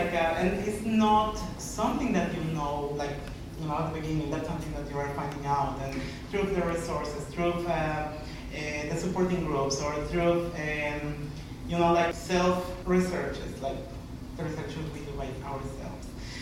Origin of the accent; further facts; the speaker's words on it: Mexico; now in Canada; I come from Mexico, and I came in 2009.